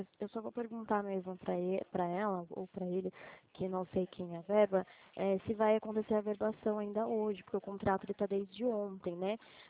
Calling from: São Paulo, Brazil; Eu falo de São Paulo, eu sou do consignado aqui de São Paulo

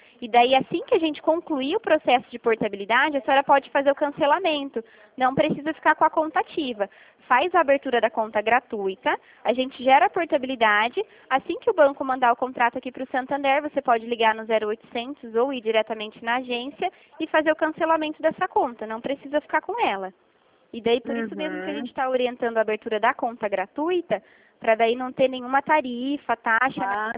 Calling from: São Paulo, Brazil; Eu estou falando aqui de São Paulo.

